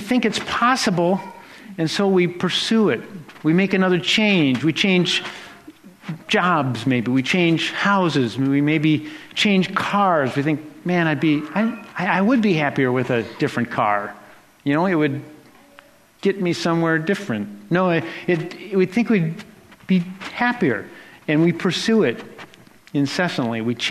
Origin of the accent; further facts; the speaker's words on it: United States; I'm an American. It's right there in the Declaration of Independence.